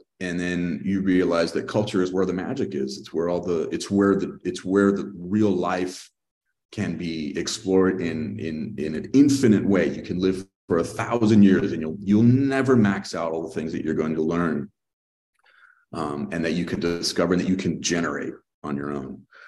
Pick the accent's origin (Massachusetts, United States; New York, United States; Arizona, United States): Arizona, United States; born there; Well, I was born in Arizona.